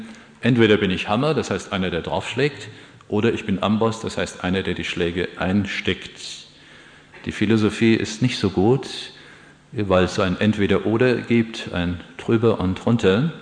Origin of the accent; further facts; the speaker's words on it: Oberursel, Hesse, Germany; Ich erinnere mich an Oberursel, wo ich herkomme